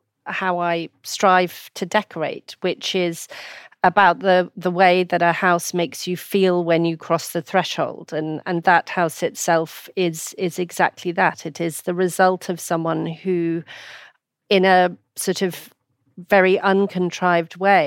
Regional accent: Hong Kong; The flat we grew up in Hong Kong, aged five.

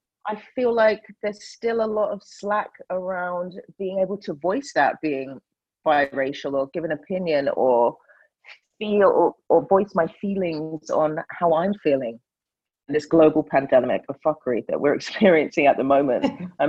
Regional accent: United States; And my father is a black American Trinidadian. And I grew up all over the place. I grew up in the States. I grew up in as a military brat because he was in the American Air Force.

